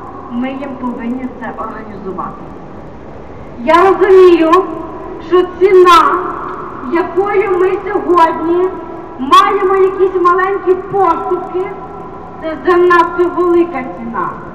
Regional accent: Odesa, Odesa Oblast, Ukraine; Бо якщо я, одеситка, не боюся говорити

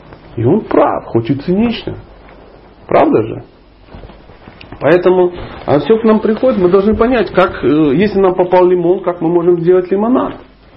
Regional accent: Dnipro, Dnipropetrovsk Oblast, Ukraine; born there; А я родился в Днепропетровске. тоже очень удивительное место.

